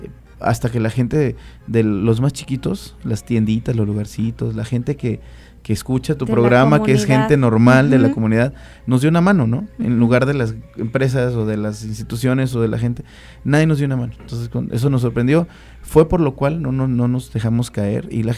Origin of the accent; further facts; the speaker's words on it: Veracruz, Mexico; nosotros somos de Veracruz, el Veracruz que se está bailando, porque uh-huh, yo soy de allá, yo vengo de allá